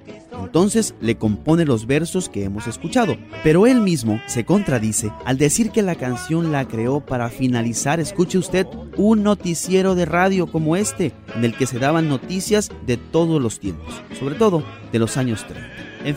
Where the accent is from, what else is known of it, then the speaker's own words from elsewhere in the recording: Mexico; nosotros como mexicanos no estamos exentos de identificarnos con él